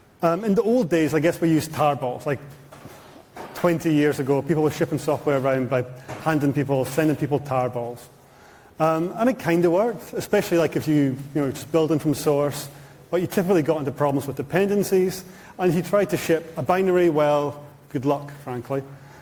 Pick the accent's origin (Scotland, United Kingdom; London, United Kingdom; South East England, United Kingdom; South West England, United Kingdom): Scotland, United Kingdom; I'm Scottish, and Scotland is playing Wales right now.